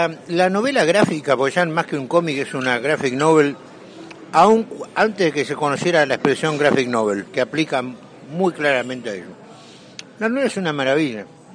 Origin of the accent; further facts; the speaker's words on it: Argentina; Yo en ese tema mucho no me meto porque en mi país se habla de memoria cuando en realidad muchas veces es amnesia.